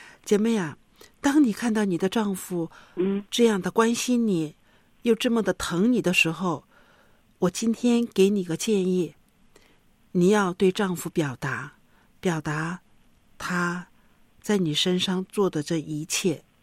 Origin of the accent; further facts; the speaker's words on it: China; 那我们中国人是不善于表达的